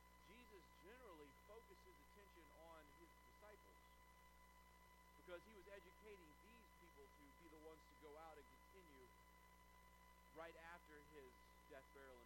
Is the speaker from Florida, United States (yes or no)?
yes; Jacksonville, Florida, United States; now in Gainesville, United States; but being from Florida, especially, I'm from Jacksonville. So over there, the highest place is one of the bridges to get you downtown, all right? There's no high ground in Jacksonville, per se, all right?